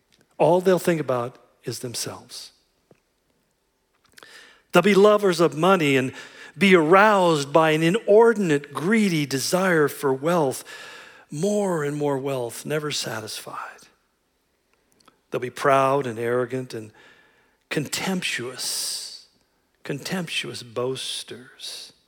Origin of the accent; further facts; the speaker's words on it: United States; I'm an American. They can't do this to me.